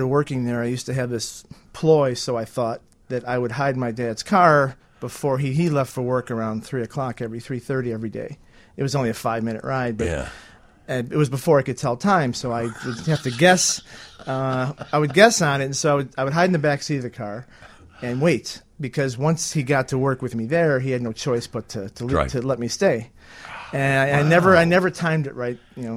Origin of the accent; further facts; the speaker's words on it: Blue Island, Illinois, United States; I grew up in Blue Island, south suburbs.